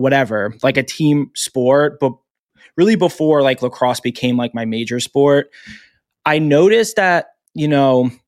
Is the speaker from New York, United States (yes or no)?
yes; Long Island, New York, United States; I'm on Long Island. My whole family's from Long Island. I grew up on Long Island. I travel like around, obviously, to a few places, but my home base, I always tell people, is New York, Long Island.